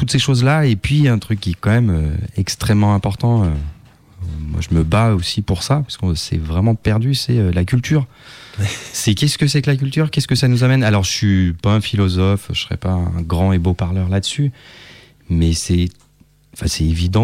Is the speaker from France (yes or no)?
yes; Lyon, Auvergne-Rhône-Alpes, France; Bon, alors moi je suis lyonnais